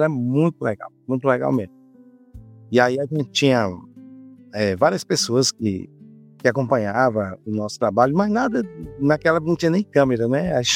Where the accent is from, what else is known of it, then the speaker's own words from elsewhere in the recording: Fortaleza, Ceará, Brazil; born there; Na verdade, eu nasci em Fortaleza